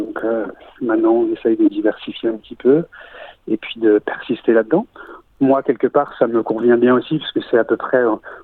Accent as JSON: {"language": "French", "country": "France", "tie": "born or raised there", "moved": "as an adult", "said": "je suis né en France. J'ai vécu en France jusqu'à l'âge de mes 32 ans."}